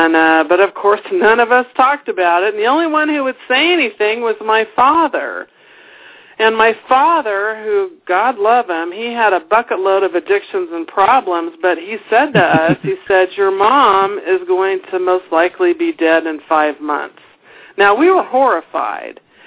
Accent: California, United States; I grew up in California, and I grew up in a very public family.

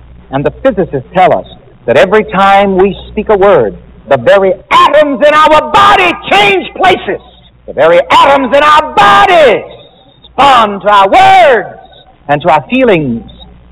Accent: the South, United States; being born and raised in the South, we used to save our good linens

